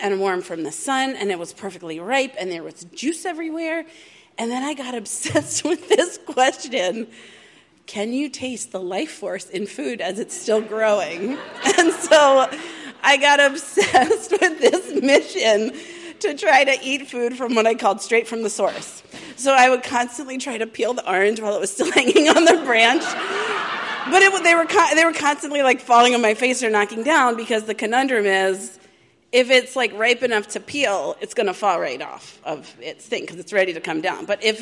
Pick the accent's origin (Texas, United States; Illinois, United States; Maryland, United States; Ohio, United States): Maryland, United States; Baltimore; And I grew up in Baltimore City. And there was amazing citrus everywhere.